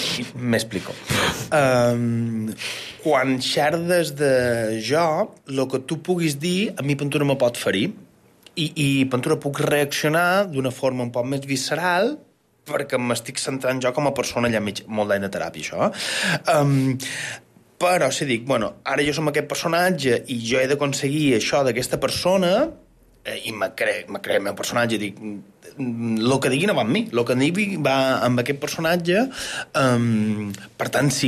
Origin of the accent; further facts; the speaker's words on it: Balearic Islands, Spain; born there; jo que vaig néixer a Serenal, que molts de nostres venim de famílies mesclades, els meus padrins eren de la península, uns altres padrins d'aquí